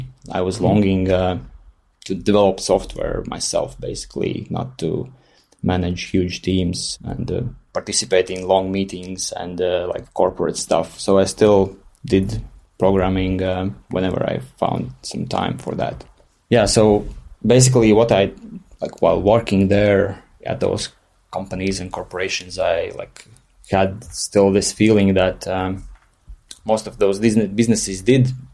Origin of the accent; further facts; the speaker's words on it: Valmiera, Vidzeme, Latvia; born there; English is a second language; I was born in Valmiera, which is a small city in Latvia. And Latvia is a small country, like 1.5 million people in Eastern Europe.